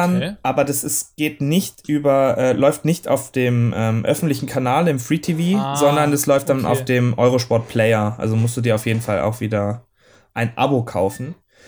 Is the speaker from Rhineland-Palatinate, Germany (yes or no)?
no; Stuttgart, Baden-Württemberg, Germany; weil aus meiner Heimatstadt Stuttgart